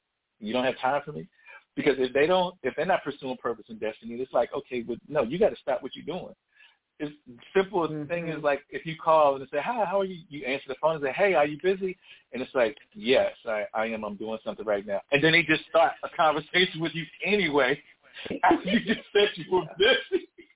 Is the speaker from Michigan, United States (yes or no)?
no; Philadelphia, Pennsylvania, United States; I'm from Philly, so we always know what's going on around us.